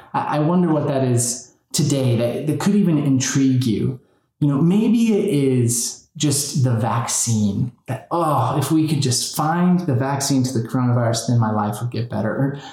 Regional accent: Arizona, United States; I'm actually from Arizona. My family lives in Arizona.

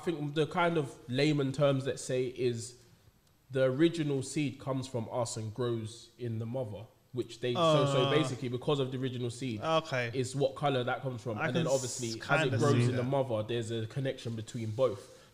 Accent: London, United Kingdom; with being black, especially in London, is like, it's unfortunate, but growing up in certain areas, like I grew up on the Isle of Dogs.

